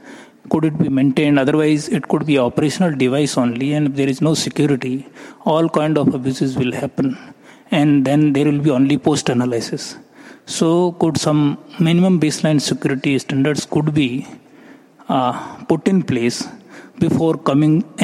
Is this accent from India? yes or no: yes; India; English is a second language; from India.